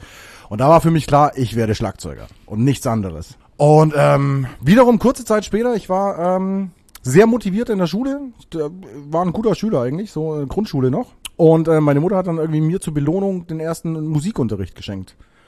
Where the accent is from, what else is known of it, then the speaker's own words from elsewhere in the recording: Bavaria, Germany; ich komme eigentlich aus Bayern